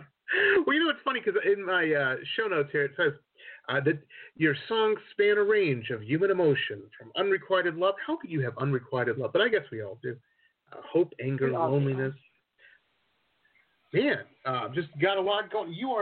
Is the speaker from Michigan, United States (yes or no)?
yes; Detroit, Michigan, United States; I grew up in Detroit, and a lot of the this was a million years ago